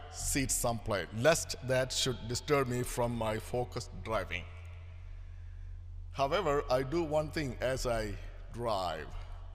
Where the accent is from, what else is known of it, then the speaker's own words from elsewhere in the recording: India; moved away; I was born and raised in India, the land of 85% Hindus and 11% Muslims and a minority of 3%.